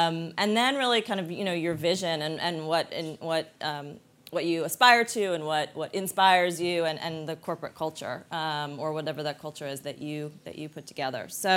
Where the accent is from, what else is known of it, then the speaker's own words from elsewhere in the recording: New York, United States; now in San Francisco, United States; I live in San Francisco mostly. I'm from New York, and I spend a lot of time in London.